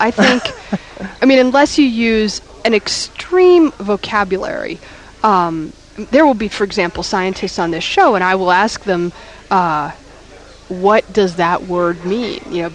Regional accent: Poughkeepsie, New York, United States; I am from Poughkeepsie, New York, and I listened to Top 40 AM radio until I was in high school.

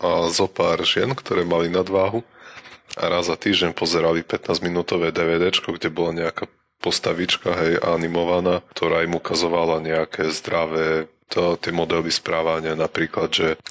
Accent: Spiš, Slovakia; Ja som zo Spiša, ja to môžem nevedieť.

